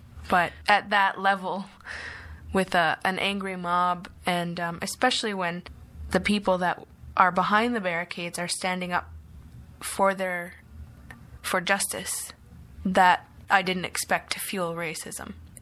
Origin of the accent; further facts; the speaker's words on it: Six Nations, Ontario, Canada; Yeah, yep. I grew up on Six Nations. I've lived there pretty much my entire life. I'm a student at Laurier Brantford.